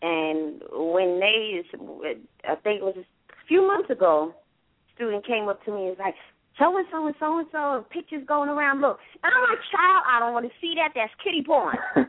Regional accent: New York, United States; because I'm originally a New Yorker.

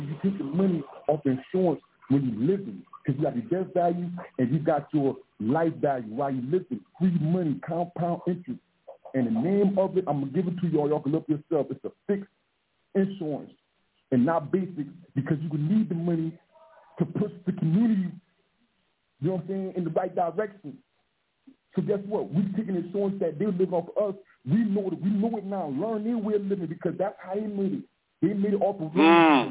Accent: Myrtle Beach, South Carolina, United States; right? I'm from Myrtle Beach, South Carolina.

